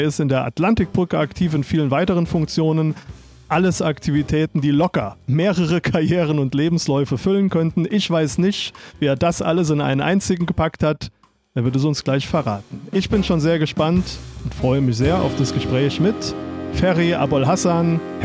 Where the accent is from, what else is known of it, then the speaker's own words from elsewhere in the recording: Saarland, Germany; das erfüllt uns als Saarländer mit Stolz